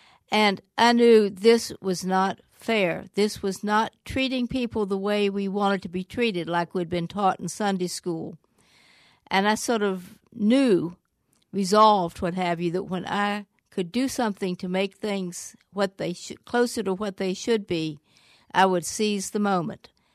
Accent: Oconee, Georgia, United States; I'm a Southerner, came when I was 10 years old and snuck off with my playmate down in Oconee, Georgia, not that fancy resort. This is an old company logging town.

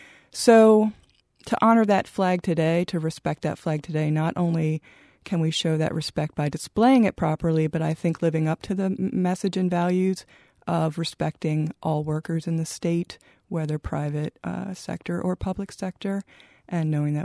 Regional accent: Pennsylvania, United States; Well, I grew up in Pennsylvania.

